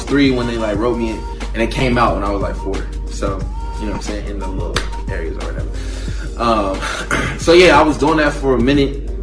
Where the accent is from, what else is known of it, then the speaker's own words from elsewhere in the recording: Bristol, Virginia, United States; also born or lived in Marion; So Marion is like the closest hospital to Chihuahua. So I was born there, but I'm born and raised here in Bristol.